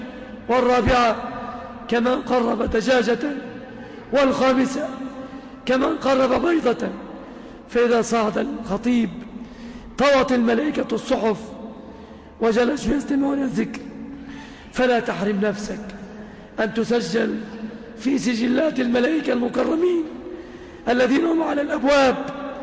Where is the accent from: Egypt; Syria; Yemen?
Egypt; اللهم اجعل بلادنا مصر آمنة مطمئنة